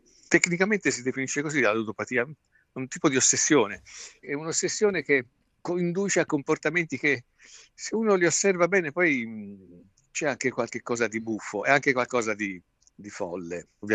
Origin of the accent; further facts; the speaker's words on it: Livorno, Tuscany, Italy; Io poi, sai, sono un livornese doc, diciamo